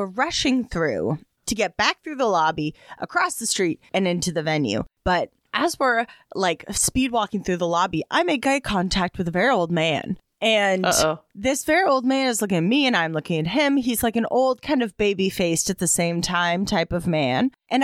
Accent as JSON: {"language": "English", "region": "California", "country": "United States", "said": "You can drive all the way to my home state of California."}